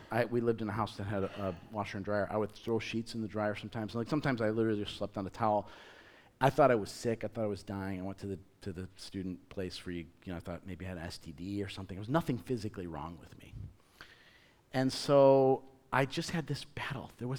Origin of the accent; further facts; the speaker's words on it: Chicago, Illinois, United States; first language Italian; English is a second language; And I grew up speaking Italian. It was my first language, but in Chicago. So I grew up, here, both languages.